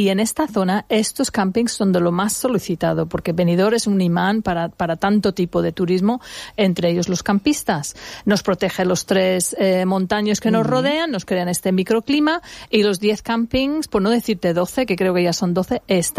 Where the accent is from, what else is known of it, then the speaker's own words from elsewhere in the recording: Birmingham, West Midlands, United Kingdom; en mi pueblo, en Birmingham, en el centro de Inglaterra, hace un frío horroroso.